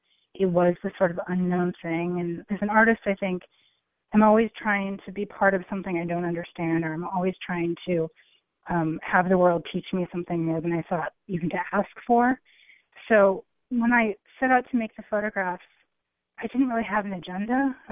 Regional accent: Iowa, United States; I feel like growing up in Iowa, I was really well-seated to sort of go out into the world and try to make sense of it.

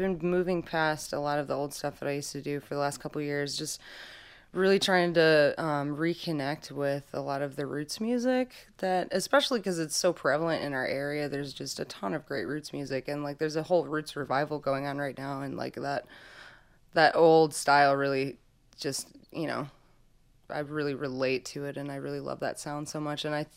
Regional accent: Kalamazoo, Michigan, United States; also born or lived in Vicksburg; but yeah, I was born in Kalamazoo. I was actually born in the parking lot of Borges Hospital, and my parents lived right down the street. And I grew up on the east side, like right off of Gull Road on Sunnyside, until I was like 12, and then we moved to Vicksburg

